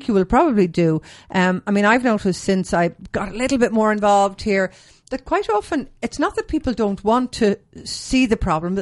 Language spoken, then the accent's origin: English; Ireland; I mean, again, we're both Irish.